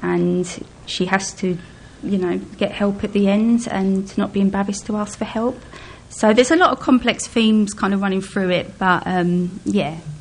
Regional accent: London, United Kingdom; growing up in East London, we wasn't rich. We kind of was a little bit poor, but they were happy days.

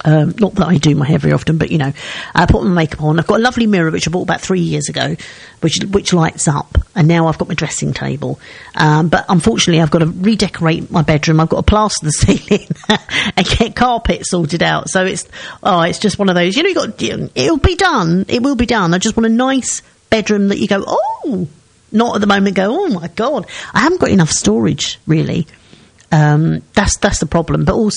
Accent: Seven Kings, London, United Kingdom; when I grew up in Seven Kings, and I used to go to Ilford with my mum on a Saturday

